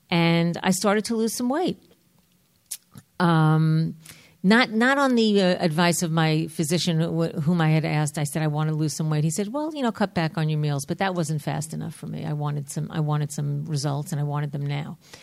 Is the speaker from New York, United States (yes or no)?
yes; New York, United States; I am from New York. I come from a middle-class Jewish family, very high expectations